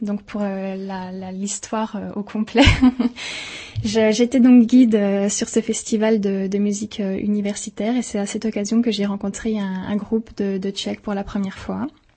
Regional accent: Bourgogne-Franche-Comté, France; also born or lived in Paris; now in Prague, Czechia; je suis originaire de Franche-Comté. Je suis à Prague parce que je suis venue ici il y a maintenant 3 ans

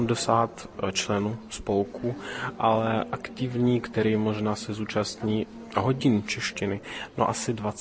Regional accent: Chekhohrad, Zaporizhzhia Oblast, Ukraine; původně jsme z Čechohradu a máme tam rodiče, prarodiče, oni mluví česky, moje matka mluví česky, s mojí babičkou, no já se taky snažím.

